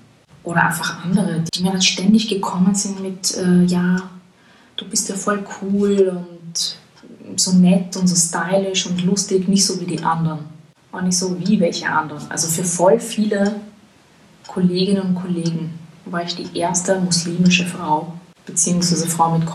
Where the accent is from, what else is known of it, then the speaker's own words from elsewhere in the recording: Vienna, Austria; now in Berlin, Germany; bei uns in Wien